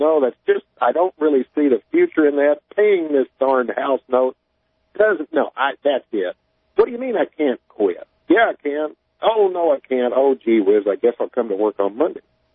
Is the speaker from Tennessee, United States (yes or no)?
yes; Nashville, Tennessee, United States; my hometown, Nashville, Tennessee